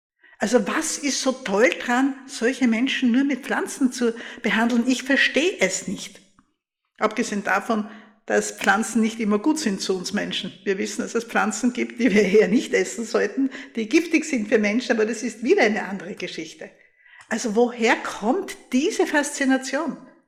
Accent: Graz, Styria, Austria; Ich habe auch bei mir daheim liegen einen Zeitungsausschnitt, wo etwas passiert ist in meiner Heimatstadt Graz.

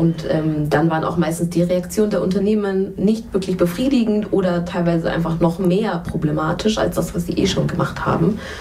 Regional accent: Germany; Wenn ich zum Impfen aber gehe und die erste Frage ist, woher kommst du? Und ich sage Deutschland, also woher kommst du? Und ich sage nochmal Deutschland

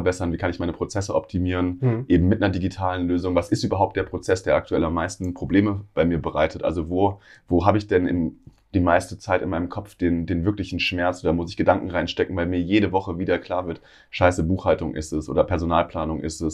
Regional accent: Hesse, Germany; Ich bin selbst groß geworden in der Nähe von Darmstadt, war da unterwegs in der Schule

